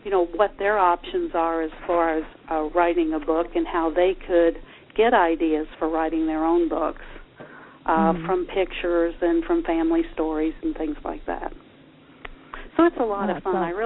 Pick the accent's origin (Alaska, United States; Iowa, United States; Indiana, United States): Indiana, United States; Croydon; the setting for the books, which is my hometown of Croydon, Indiana.